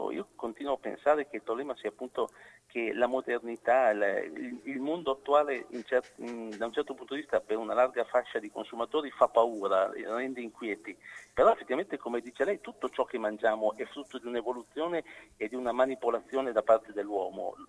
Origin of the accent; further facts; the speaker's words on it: Mantua, Lombardy, Italy; io sono di Mantova, quindi diciamo nella pianura padana